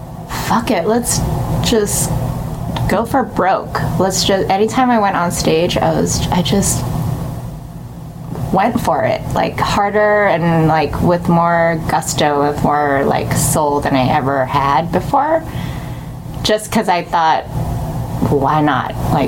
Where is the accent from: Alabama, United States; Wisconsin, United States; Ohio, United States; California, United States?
California, United States; Pasadena; I'm from Pasadena, California.